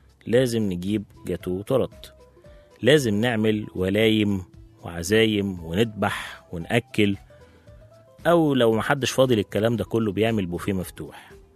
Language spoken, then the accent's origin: Arabic; Egypt; هتكلم علينا على قدنا احنا هنا كمصريين